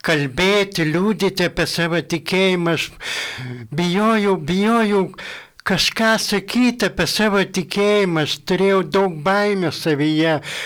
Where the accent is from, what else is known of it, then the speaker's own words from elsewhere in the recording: Panevėžys, Panevėžys County, Lithuania; 39 metai, esu iš Panevėžio. Dievą pažinau per savo tikėjimo kelią, per ligas, nes aš gimiau su daug ligų, gimiau tikinčioj šeimoje